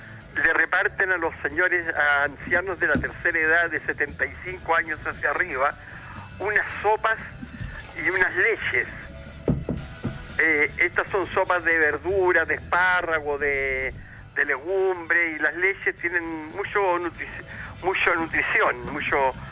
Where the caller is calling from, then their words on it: Providencia, Santiago Metropolitan, Chile; De Providencia.